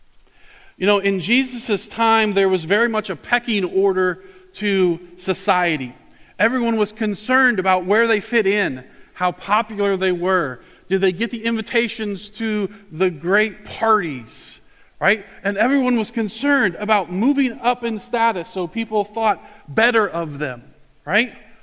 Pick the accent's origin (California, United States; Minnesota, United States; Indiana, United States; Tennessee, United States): Indiana, United States; Warren; But I grew up in Indiana. I grew up down around Warren. I went to Converse Church of Christ.